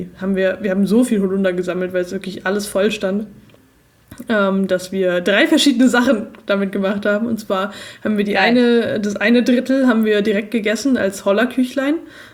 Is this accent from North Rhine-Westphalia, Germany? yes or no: yes; North Rhine-Westphalia, Germany; Ich glaube, alle Österreicher und Bayern und so drehen sich gerade die Zehennägel auf, weil unser Akzent so schlecht ist. Aber ja, ein bisschen Authentizität muss man ja wahren, wenn man als wahres NRW-Kind auf einer Hütte arbeitet.